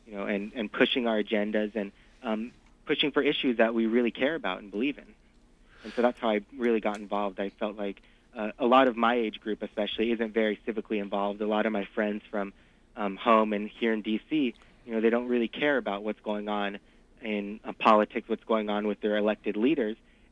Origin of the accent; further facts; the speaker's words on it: California, United States; I'm originally from California, so I knew Peter Camejo, who was his running mate in 2004.